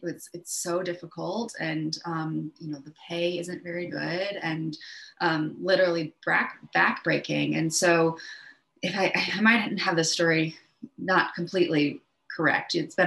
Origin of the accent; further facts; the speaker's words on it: Iowa, United States; I grew up in Iowa and which you know is in the center of the US. I think there are more pigs in Iowa than there are people. I grew up in the city